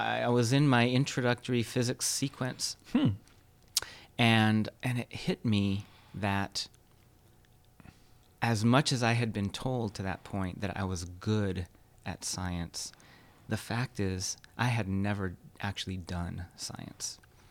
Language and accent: English; Los Angeles, California, United States; I grew up in Los Angeles. There were no stars to see.